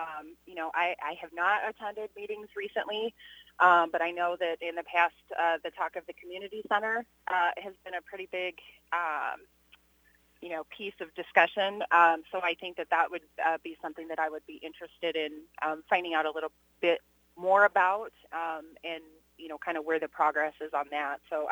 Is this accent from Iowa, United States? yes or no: yes; Riverside, Iowa, United States; I'm from Riverside. I grew up around the area.